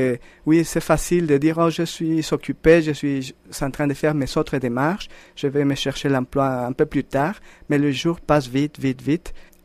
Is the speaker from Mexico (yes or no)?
yes; Mexico; French is a second language; now in Drummondville, Canada; Et quand on est parti du Mexique, on voulait trouver une ville plus sécuritaire et avoir une vivre plus près de la nature. Et nous trouvions que Drummondville pouvait nous offrir ça